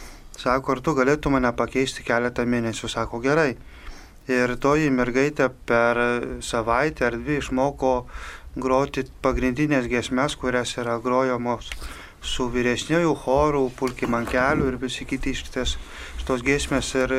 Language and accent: Lithuanian; Prienai, Kaunas County, Lithuania; aš esu iš Prienų ir pas mus yra viskas labai gražiai paskirstyta.